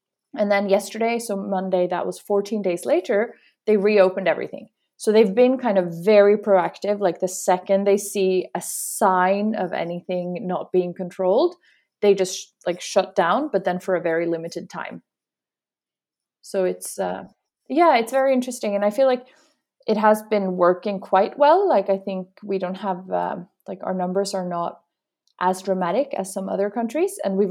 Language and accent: English; Aurland, Vestland, Norway; now in Bergen, Norway; My hometown is Aurland, which is a 3-hour drive from here. So Aurland is where I grew up. I was born and raised there. It's a small village with less than 2,000 inhabitants. And it's based in like the heart of the fjord region of Norway.